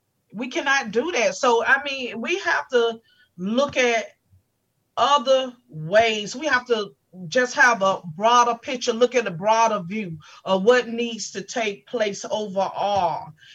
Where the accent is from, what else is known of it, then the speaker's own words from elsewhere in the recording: North Carolina, United States; now in Miami, United States; One thing that I have always noticed since I've been here in Miami, because originally I am from North Carolina